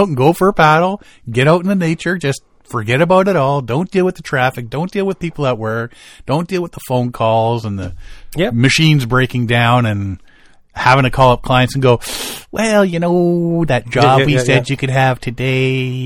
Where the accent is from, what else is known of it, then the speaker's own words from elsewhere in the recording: Maidenhead, South East England, United Kingdom; a derelict side channel of the River Thames in my hometown of Maidenhead, Berkshire.